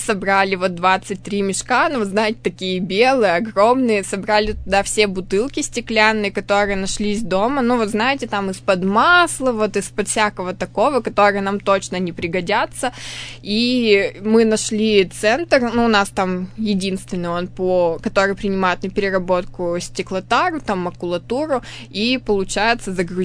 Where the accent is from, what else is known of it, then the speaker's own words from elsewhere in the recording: Perm Krai, Russia; Я уехала к себе в родной поселок. Я сама из Пермского края. Это поселок относительно небольшой